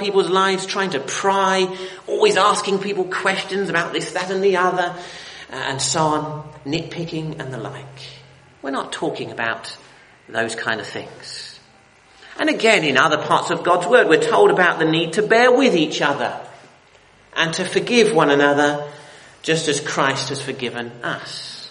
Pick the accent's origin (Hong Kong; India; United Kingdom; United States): United Kingdom; We're very British, most of us, and we're very polite.